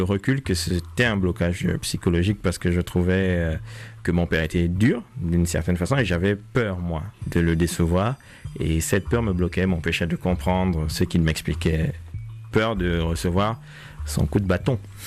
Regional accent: Libreville, Estuaire, Gabon; J'ai grandi à Libreville au Gabon, dans une famille de 7 enfants.

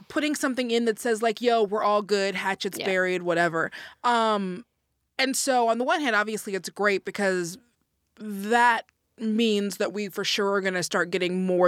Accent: Atlanta, Georgia, United States; Why aren't you being respectful? I'm from Atlanta.

